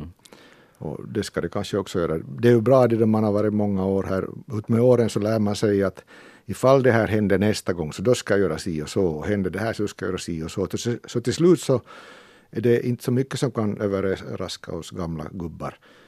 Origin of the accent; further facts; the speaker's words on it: Ostrobothnia, Finland; accent: Ostrobothnian; den dåvarande direktören då, Bengt Bergman, som först inte tyckte om min österbottniska dialekt, han tyckte det var mycket grav.